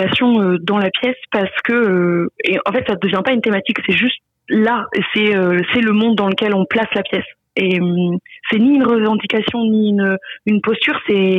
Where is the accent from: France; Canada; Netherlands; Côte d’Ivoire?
France; Auvergne-Rhône-Alpes; Moi, je viens de la Drôme, qui est une campagne dite attractive